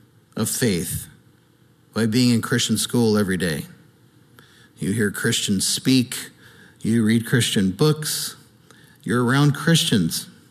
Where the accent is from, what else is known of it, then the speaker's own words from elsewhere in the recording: San Juan Capistrano, California, United States; the Baptist church that I grew up at down in Capistrano, a very traditional church